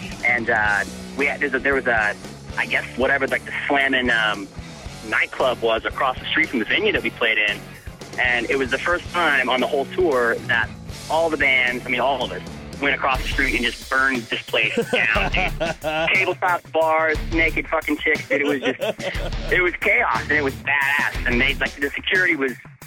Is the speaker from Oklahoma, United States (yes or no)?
yes; Oklahoma, United States; we'll tell you where we're from. We're from Oklahoma, which is badass because... fucking Oklahoma rules.